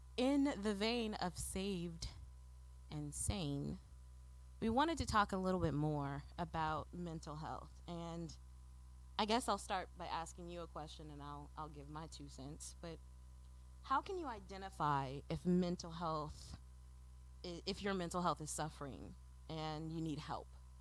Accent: Chicago, Illinois, United States; now in Houston, United States; So I'm from Chicago and I'm here in Houston, and there's a restaurant that sells Italian beef.

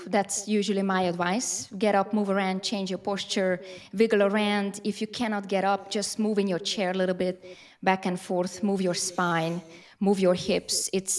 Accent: Hungary; I am from Hungary, and in Hungary, they still recommend bed rest.

